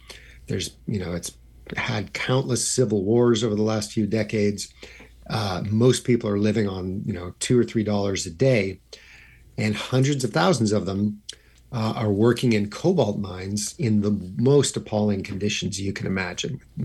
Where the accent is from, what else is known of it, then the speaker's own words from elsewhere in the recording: Vancouver, British Columbia, Canada; A few years ago, we moved back to my hometown, Vancouver, Canada.